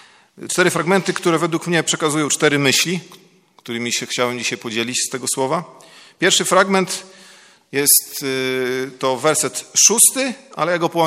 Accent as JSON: {"language": "Polish", "town": "Białystok", "region": "Podlaskie Voivodeship", "country": "Poland", "said": "to było w Białymstoku, skąd pochodzę."}